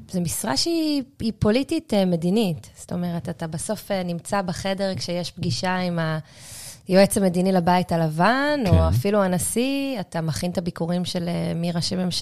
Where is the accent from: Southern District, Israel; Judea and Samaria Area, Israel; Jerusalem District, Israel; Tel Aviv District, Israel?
Jerusalem District, Israel; Jerusalem; גדלתי בירושלים.